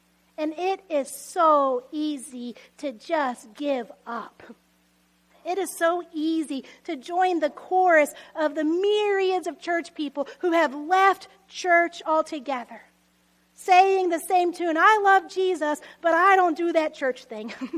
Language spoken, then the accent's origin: English; Texas, United States; I came from Texas. I was like, where have I landed?